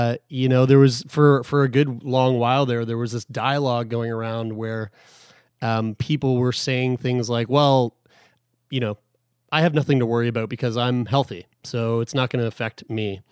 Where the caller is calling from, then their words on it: Halifax, Nova Scotia, Canada; I am in my home in Halifax, Nova Scotia.